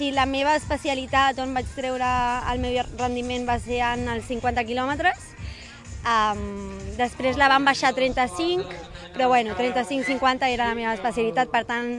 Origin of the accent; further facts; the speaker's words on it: Vilanova del Vallès, Catalonia, Spain; De Vilanova del Vallès.